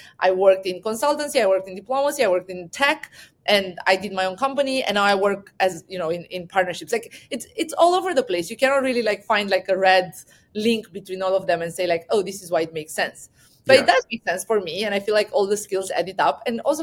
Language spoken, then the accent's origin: English; Romania; And I come from Romania, which is a former communist country